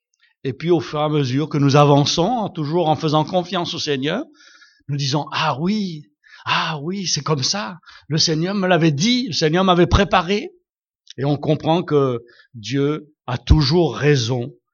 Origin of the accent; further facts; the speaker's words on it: France; Je suis français, alors je peux le dire.